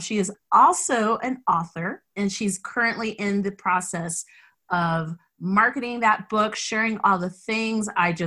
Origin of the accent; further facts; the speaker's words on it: Boulder, Colorado, United States; I grew up in Boulder. Don't judge me.